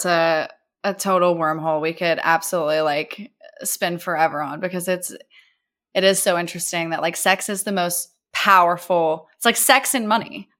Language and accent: English; Bible Belt, United States; I grew up in the Bible Belt, and the shame around sex and desire.